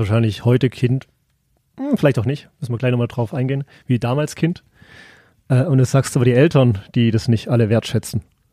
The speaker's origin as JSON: {"language": "German", "country": "Germany", "said": "Ich bin Deutscher"}